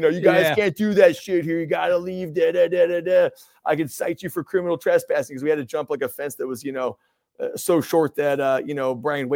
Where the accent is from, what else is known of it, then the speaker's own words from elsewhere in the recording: Vancouver, Washington, United States; also born or lived in Kenosha, United States; I grew up in Vancouver, Washington, right across the river from Portland, Oregon. I grew up in the Couve.